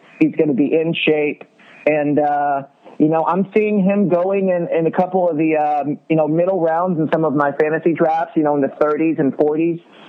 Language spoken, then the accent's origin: English; Detroit, Michigan, United States; Yeah, born and raised in Detroit, Michigan. I'm 23 years old, so I've been fan since day one.